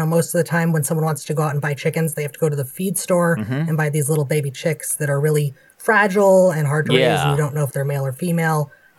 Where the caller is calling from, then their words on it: Shingle Springs, California, United States; I'm calling from Shingle Springs, California.